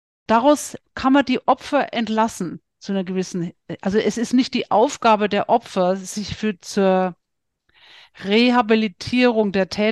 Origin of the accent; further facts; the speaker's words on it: Bavaria, Germany; ich komme aus dem Bayerischen, da heißt vergelt's Gott, ist was Positives